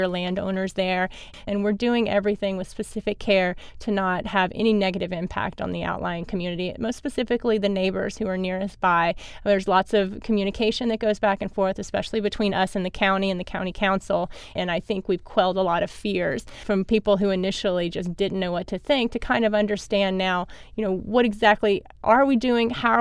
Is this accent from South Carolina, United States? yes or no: yes; South Carolina, United States; Well, a little about me personally. I grew up in South Carolina. I went to Clemson and graduated.